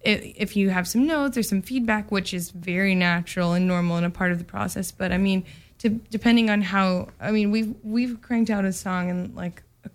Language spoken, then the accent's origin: English; Kansas, United States; He's actually in Cedar Rapids, Iowa, even though I'm from Kansas.